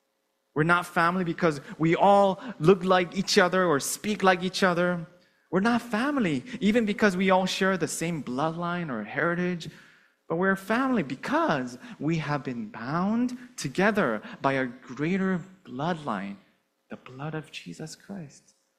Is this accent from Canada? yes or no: yes; Canada; Even though I'm just a Canadian citizen with Canadian culture at heart, like I grew up in Canada, right?